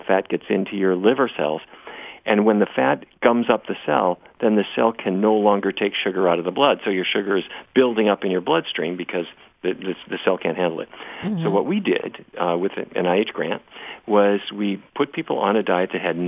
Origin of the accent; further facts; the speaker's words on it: Fargo, North Dakota, United States; But I grew up in Fargo, North Dakota.